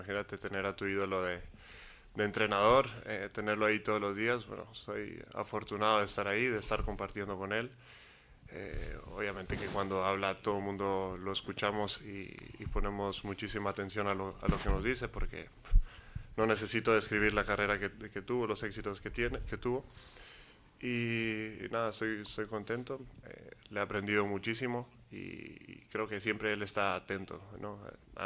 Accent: Mexico; como mexicano sabemos que siempre tenemos casa, que es en México

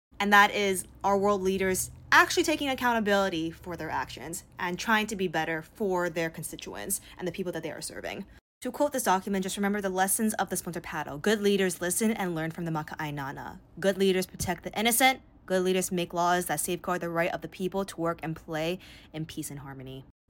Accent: Hawaii, United States; I was born and raised in Hawaii and I am not Kanaka Maoli. However, being born and raised in Hawaii, I have learned about the history of Hawaii.

